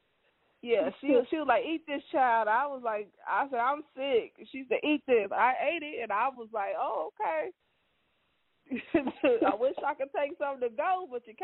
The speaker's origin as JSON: {"language": "English", "region": "California", "country": "United States", "said": "I was just telling my cousins, because I'm from California."}